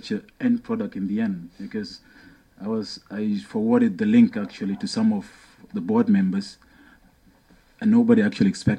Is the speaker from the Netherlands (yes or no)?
no; South Sudan; So I used to call myself a Sudanese, but always saying that I'm from South Sudan within Sudan itself.